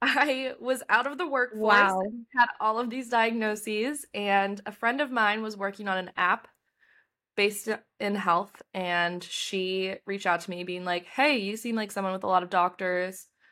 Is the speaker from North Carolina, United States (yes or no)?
no; Boston, Massachusetts, United States; I'm from Boston, and I was going to school in Vermont at the time.